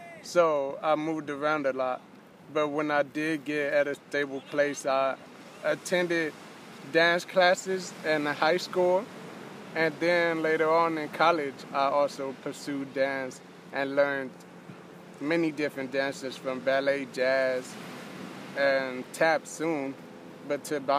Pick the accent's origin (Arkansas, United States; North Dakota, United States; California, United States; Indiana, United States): California, United States; My background, so I grew up in California, actually.